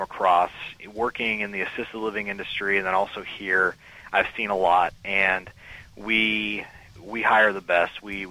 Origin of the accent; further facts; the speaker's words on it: Boise, Idaho, United States; Well, I grew up in Boise, Idaho, and went to Boise State University got a degree in marketing.